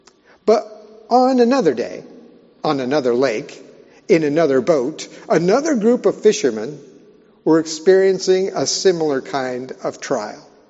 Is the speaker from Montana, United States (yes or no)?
yes; Montana, United States; So I probably was about 8 years old in my home state of Montana.